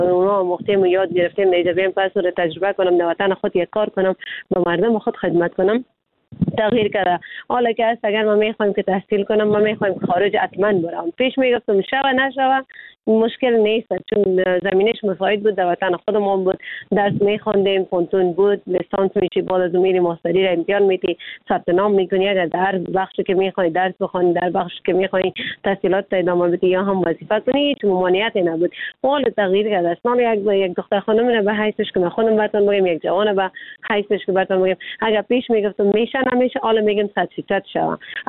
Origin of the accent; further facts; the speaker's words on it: Afghanistan; چون ما خود ما افغان هستیم